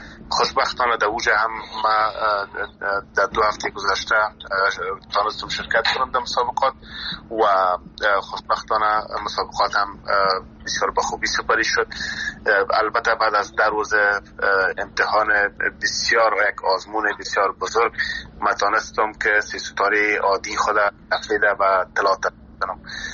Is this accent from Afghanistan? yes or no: yes; Afghanistan; زمانی که بعضی ها پرسان میکردن از کجا هستی، میگفتم از افغانستان